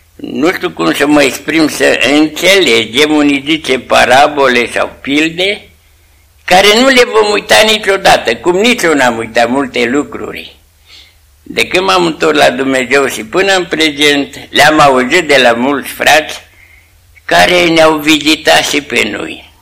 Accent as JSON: {"language": "Romanian", "town": "Micești", "country": "Romania", "said": "Noi suntem de la Micești"}